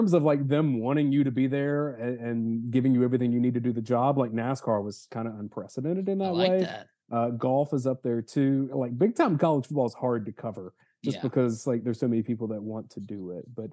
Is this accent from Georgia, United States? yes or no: yes; Georgia, United States; because I grew up in Georgia in the 90s